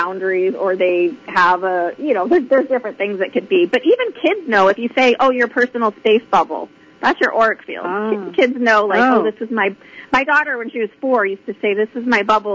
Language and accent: English; Boston, Massachusetts, United States; I'm from Boston, and we tend to be a little, I don't know, black and white there maybe.